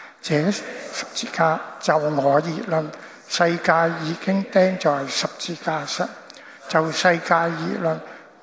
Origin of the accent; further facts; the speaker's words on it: China; 我中国人来的嘛